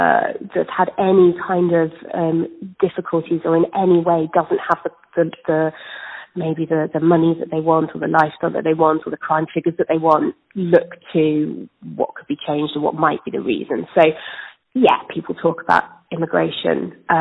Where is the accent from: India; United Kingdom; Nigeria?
United Kingdom; I felt unwelcome as a British person, but also as somebody who does see themselves as a global citizen or at least a European citizen.